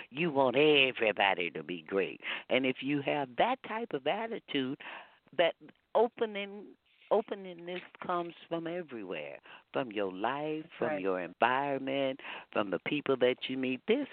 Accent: Texas, United States; You know I'm a Texan

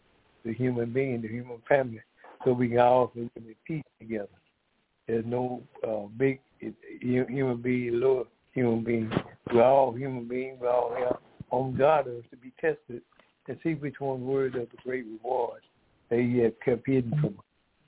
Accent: Decatur, Georgia, United States; I'm from Decatur, Georgia.

